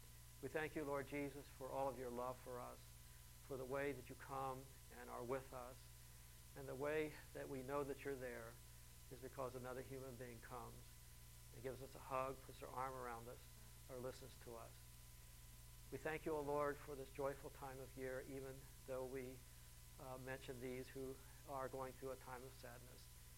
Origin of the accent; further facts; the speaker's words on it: Ohio, United States; we grew up with Larry in Walnut Hills